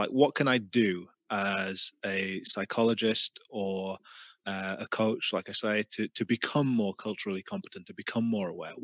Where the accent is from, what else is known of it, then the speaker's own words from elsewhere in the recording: Gateshead, North East England, United Kingdom; Well, I'm from Gateshead.